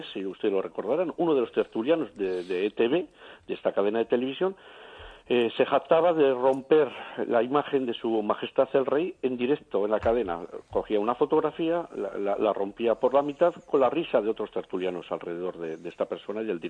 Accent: Basque Country, Spain; nos ponen a los que somos españoles en el País Vasco

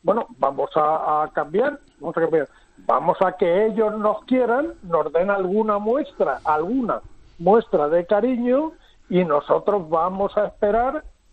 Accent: Madrid, Community of Madrid, Spain; accent: Madrid; moved away as an adult; also born or lived in Almería; nací aquí, me llevaron mis padres a Madrid a los 6 meses, por eso yo hablo con acento madrileño. Y ahora llevo ya más de un año aquí.

